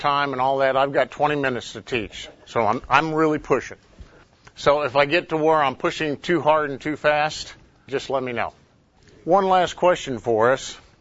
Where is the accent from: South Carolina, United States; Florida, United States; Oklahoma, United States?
Oklahoma, United States; Oklahoma City; I'm from Oklahoma City. I'm a pharmacist at the VA hospital up there.